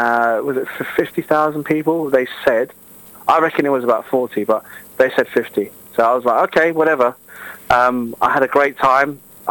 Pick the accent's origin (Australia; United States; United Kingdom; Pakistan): United Kingdom; I'm proud British through and through. I am Chinese. I'm proud of that.